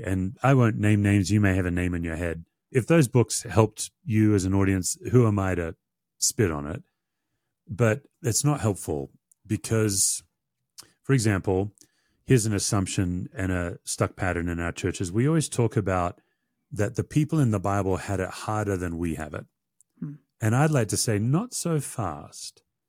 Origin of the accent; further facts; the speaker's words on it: Australia; I say this as an Australian. If I was in Australia, I'd say Australian culture.